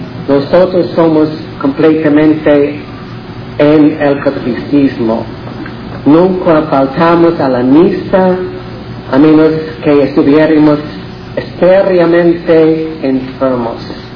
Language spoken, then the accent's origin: Spanish; Ireland; born there; Spanish is a second language; Nací en Irlanda. Mi familia era una familia de 8 hijos. Mi padre fue un coronel en el ejército de Irlanda.